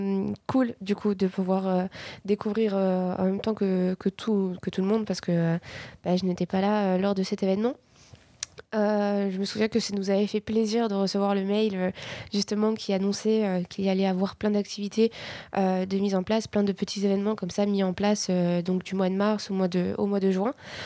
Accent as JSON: {"language": "French", "town": "Paris", "region": "Île-de-France", "country": "France", "tie": "born or raised there", "said": "étant donné que j'ai grandi à Paris, c'est vrai qu'on voit beaucoup, beaucoup, beaucoup de bitume, quoi."}